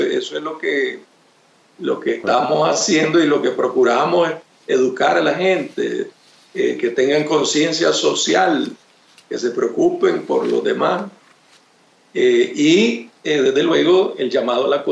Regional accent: Nicaragua; Yo como nicaragüense, yo tengo la esperanza de que sí, pues tengo la esperanza de que nuestra patria cambie y mejore

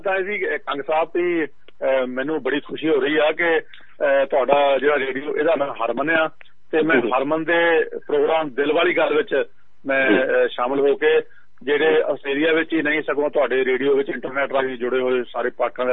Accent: Dupalpur, Punjab, India; ਆਪਣੇ ਪਿੰਡ ਦੁਪਾਲਪੁਰ, ਜਿਹੜਾ ਕਿ ਜ਼ਿਲ੍ਹਾ ਨਵਾਂਸ਼ਹਿਰ ਦੇ ਵਿੱਚ, ਆਪਣਾ ਜਦੋਂ ਚੰਡੀਗੜ੍ਹ ਆਈਏ ਤਾਂ ਜਾਟਲੇ ਦੇ ਕੋਲ ਸਾਡਾ ਪਿੰਡ ਹੈ ਦੁਪਾਲਪੁਰ, ਤੇ ਬਿਸਤ ਦੁਆਬ ਤੇ ਸਤਲੁਜ ਦੇ ਵਿਚਾਲੇ ਸਾਡਾ ਪਿੰਡ ਪੈਂਦਾ, ਉਸ ਪਿੰਡ ਦਾ ਮੈਂ ਸਰਪੰਚ ਵੀ ਰਿਹਾ।

